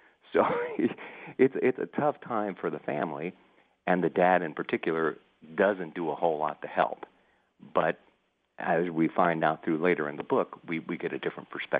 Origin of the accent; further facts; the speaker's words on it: Miami, Florida, United States; a family that I grew up near in Miami. We lived there from 57 to 67.